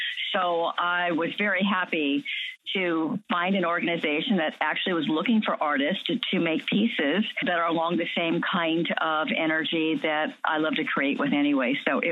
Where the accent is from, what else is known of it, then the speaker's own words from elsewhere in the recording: California, United States; I'm living in Chicago right now, and Peter's in Austin, but yet we were both had our youth in Southern California.